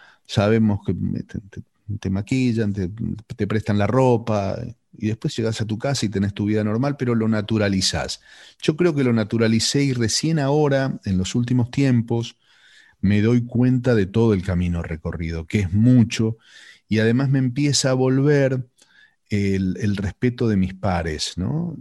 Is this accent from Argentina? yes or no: yes; Sunchales, Santa Fe, Argentina; Sunchales es mi ciudad natal. Queda en el centro aproximadamente de la bota, la forma de bota que tiene mi provincia de Santa Fe, hacia el oeste, hacia el lado de Córdoba. Sunchales es una ciudad de unos 23.000 habitantes, que es la capital nacional del cooperativismo